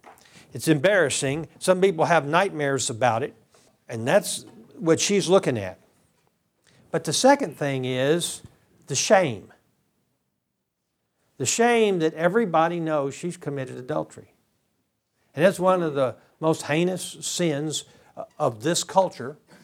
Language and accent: English; Texas, United States; See, I grew up in Texas. I'm a Texas boy. I was conceived in Texas. I was born in Texas. I grew up in Texas. I spent time in West Texas.